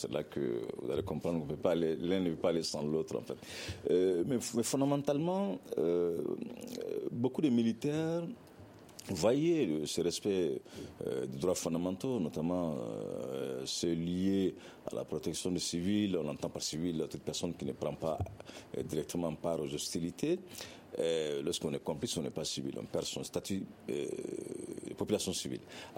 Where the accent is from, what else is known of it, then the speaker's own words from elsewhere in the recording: Diabali, Ségou, Mali; je viens de Diabali, un peu côté Banyangra